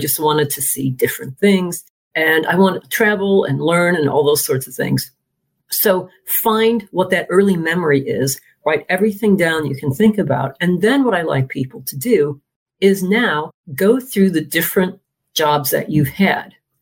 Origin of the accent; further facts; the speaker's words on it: United States; now in London, United Kingdom; I'm an American, but I've been living in London for 25 years now.